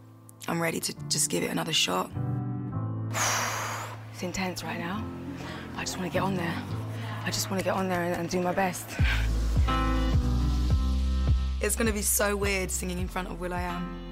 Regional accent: Bristol, South West England, United Kingdom; I'm 31 from Bristol.

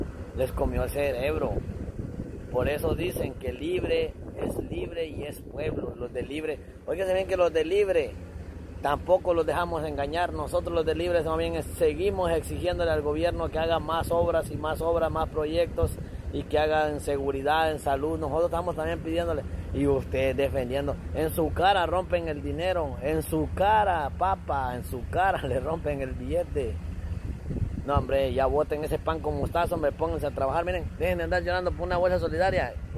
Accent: Honduras; somos catrachos, yo no creí que habían catrachos tan sonsos

